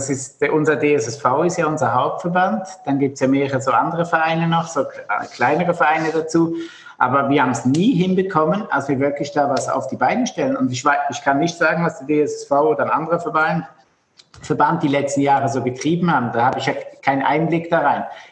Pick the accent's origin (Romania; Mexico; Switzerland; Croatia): Switzerland; moved away as an adult; now in Germany; Ja, also ich bin eigentlich ursprünglich Schweizer, komme aus der Schweiz, bin gelernter Physiotherapeut.